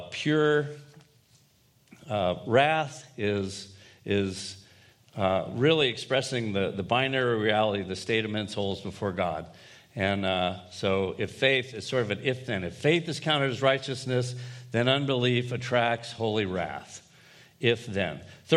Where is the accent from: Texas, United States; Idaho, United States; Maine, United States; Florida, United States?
Florida, United States; I grew up in Florida, and there's a lot of swimming pools, and there's the ocean, and beach balls, and different things, you know.